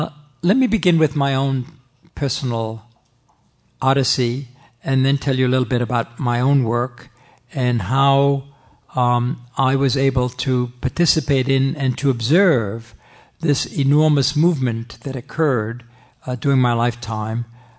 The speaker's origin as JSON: {"language": "English", "region": "Vienna", "country": "Austria", "tie": "born or raised there", "said": "I was born in Vienna, November 7th, 1929, to a lower middle class family"}